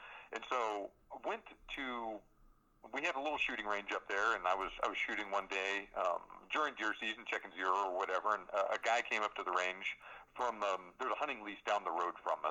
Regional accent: Texas, United States; I grew up hunting out in East Texas, and in those piney woods

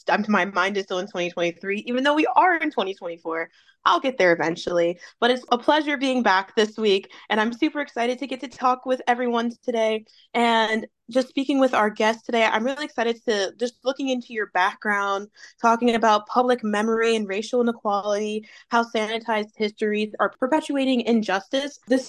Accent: Delaware, United States; I am from Delaware.

